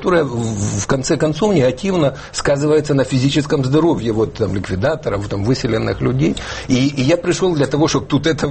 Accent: Poltava, Poltava Oblast, Ukraine; Вот в моем родном городе Полтаве тоже прекрасная центральная старинная улица

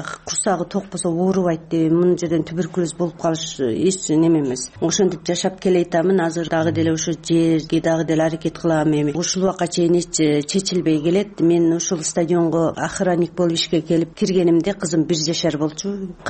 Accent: Tajikistan; now in Osh, Kyrgyzstan; Тажикстандан 89-жылы келгенмин. Ошо бойдон ушу жерде жашаймын. 2009-жылы жарандык алдым.

